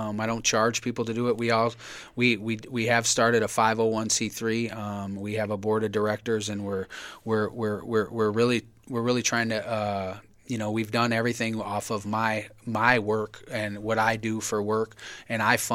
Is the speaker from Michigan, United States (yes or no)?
no; Louisiana, United States; I'm from Louisiana. I have to explain it in layman's terms.